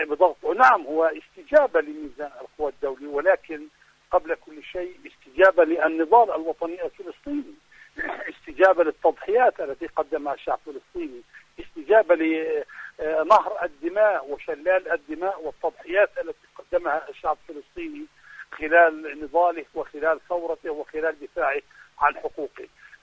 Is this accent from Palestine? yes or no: yes; Palestine; وبالتالي المطلوب أن نرتقي بأدائنا كفلسطينيين